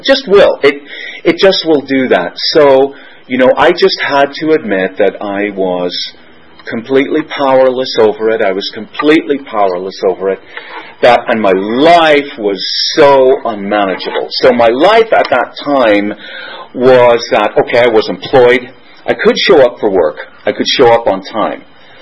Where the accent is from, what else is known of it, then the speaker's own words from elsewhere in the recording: Northern Ireland, United Kingdom; born there; Well, don't you know, I was born in Northern Ireland.